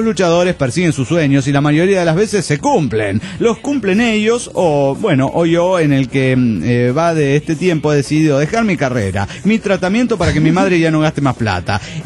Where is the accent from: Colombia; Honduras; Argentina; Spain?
Argentina; Chichinales, Río Negro; de Chichinales, Argentina.